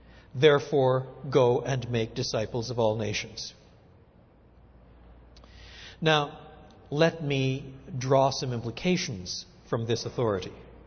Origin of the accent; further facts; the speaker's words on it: Quebec, Canada; I was brought up in Canada, in French Canada, in the province of Quebec.